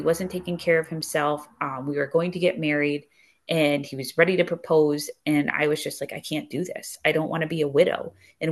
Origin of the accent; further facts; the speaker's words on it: Waterbury, Connecticut, United States; first language Ebonics; I say my first language is Ebonics. I'm from downtown Waterbury. During the crack epidemic, it was hilarious.